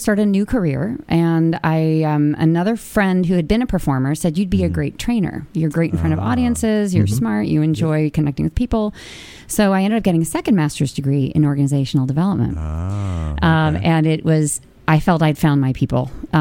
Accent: California, United States; You know, from Boston, but I'm originally from California.

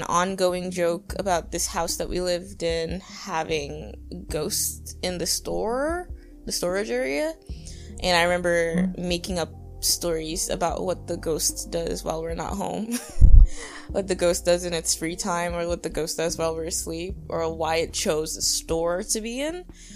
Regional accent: New York, United States; It was pretty chilling. I don't know. For me, it wasn't that crazy.

